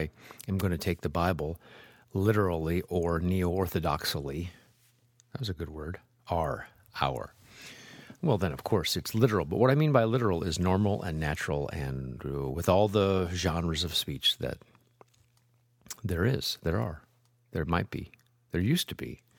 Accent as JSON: {"language": "English", "region": "Nebraska", "country": "United States", "tie": "born or raised there", "said": "I grew up in Nebraska. What do you expect? Public school, Nebraska, butch haircut"}